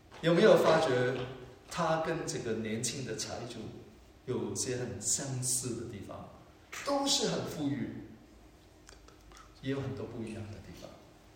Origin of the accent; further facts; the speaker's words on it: Hong Kong; 我记得我小的时候在香港很贫穷嘛，经常去爬别人的番石榴树